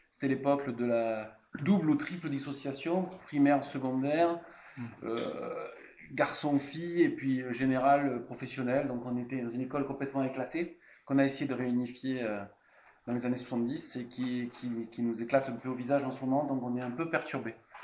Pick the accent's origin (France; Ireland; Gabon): France; Marseille, Provence-Alpes-Côte d'Azur; Donc, je viens de Marseille.